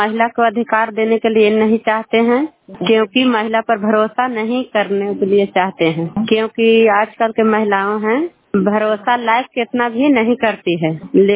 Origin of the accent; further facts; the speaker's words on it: Dumra, India; मैं पंचायत डुमरा के रहने वाली हूँ।